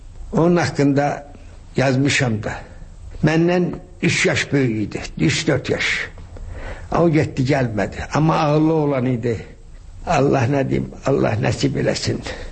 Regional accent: Shaki, Shaki-Zagatala, Azerbaijan; born or raised there

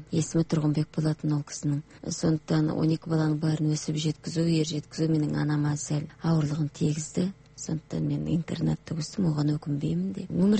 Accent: Petropavl, North Kazakhstan Region, Kazakhstan; Сонда мен өзімді Қызылжардың қызыл сөзді қызымын деп айтамын өзімді.

